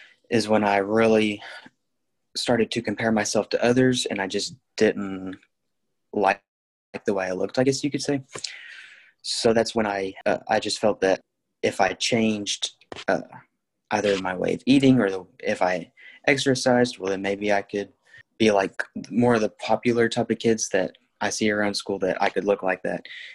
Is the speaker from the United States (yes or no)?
yes; Midwest, United States; I am from the Midwest in the United States, and I'm 19 years old